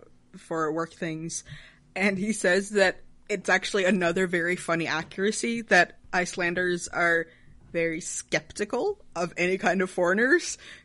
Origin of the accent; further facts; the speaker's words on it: Sweden; English is a second language; I'm from Sweden. We're a tiny nation of 10 million people.